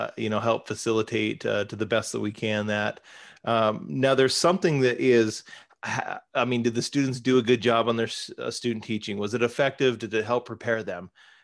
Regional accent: Centralia, Washington, United States; if I'm from Centralia, which is, you know, I am

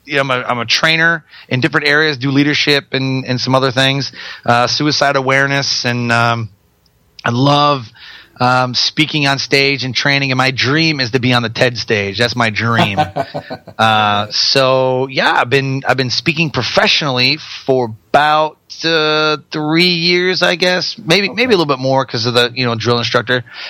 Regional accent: Detroit, Michigan, United States; now in Port Huron, United States; Yeah, I'm actually from Detroit, Michigan, born and raised Detroit.

